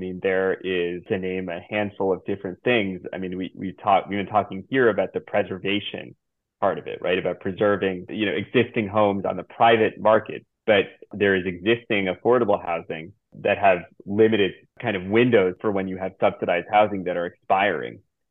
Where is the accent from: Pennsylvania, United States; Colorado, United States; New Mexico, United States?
Pennsylvania, United States; Philadelphia; You know, I'm a Democrat from Philadelphia, but among rural Republicans